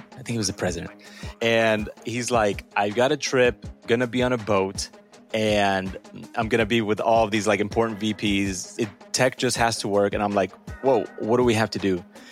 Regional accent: Miami, Florida, United States; they immigrated and brought me as a baby to the United States, where I grew up in Miami.

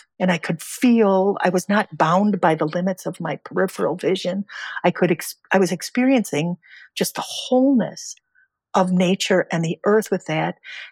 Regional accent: Chicago, Illinois, United States; Now, I grew up in Chicago.

